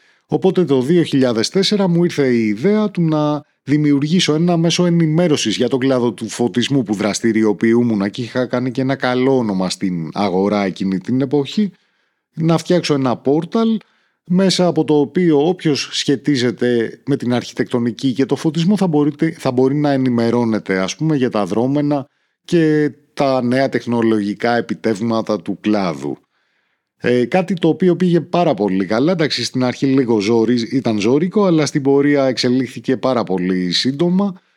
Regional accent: Naxos, South Aegean, Greece; μου ήρθε η ιδέα να φτιάξω έναν ταξιδιωτικό οδηγό για το νησί μου την Άξο

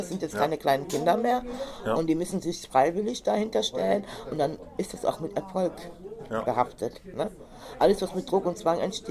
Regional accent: Cologne, North Rhine-Westphalia, Germany; Also für mich nicht als Kölner.

